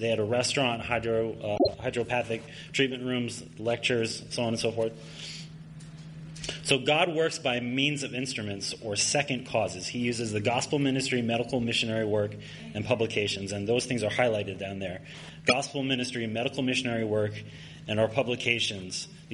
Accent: Pennsylvania, United States; I'm from Pennsylvania. I'm living in Allentown, Pennsylvania right now.

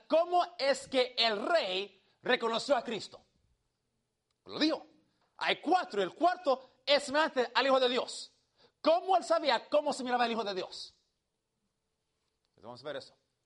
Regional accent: Cuba; Soy cubano

